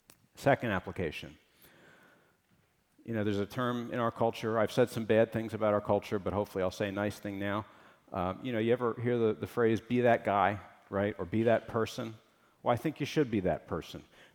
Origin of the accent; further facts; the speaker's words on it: Philadelphia, Pennsylvania, United States; I'm from Philadelphia, where if someone's looking at you, it probably means they want to punch you because you don't like the right sports team or something.